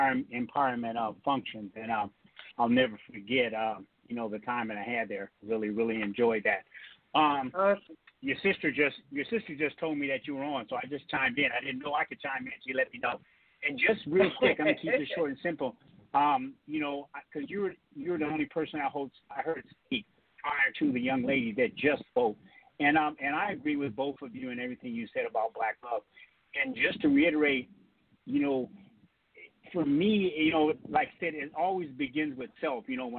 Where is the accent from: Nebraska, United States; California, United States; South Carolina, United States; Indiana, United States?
California, United States; I'm from California.